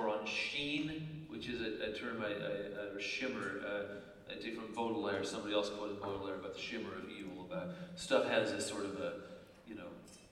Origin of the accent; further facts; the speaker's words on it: California, United States; but I grew up in California